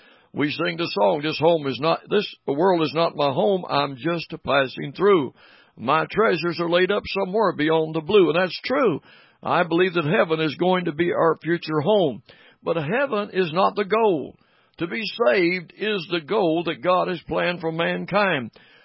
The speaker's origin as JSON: {"language": "English", "town": "Williamson", "region": "West Virginia", "country": "United States", "tie": "born or raised there", "said": "I was born in Mingo County. I was born in Williamson, West Virginia back in 1935. I was born a West Virginian. I've lived in West Virginia all my life."}